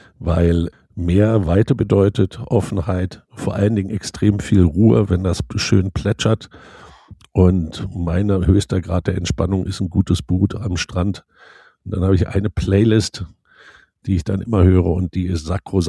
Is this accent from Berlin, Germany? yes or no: yes; Berlin, Germany; Berlin ist Berlin, da komme ich her, da geht nichts dran vorbei.